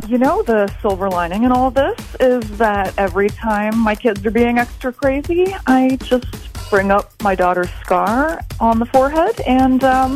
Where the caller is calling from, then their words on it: Madison, Wisconsin, United States; I'm from Madison, and I looked the other way